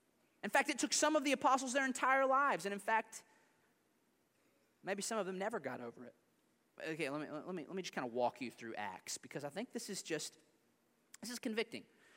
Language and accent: English; Kentucky, United States; Because I can barely speak English, y'all. I'm from Kentucky.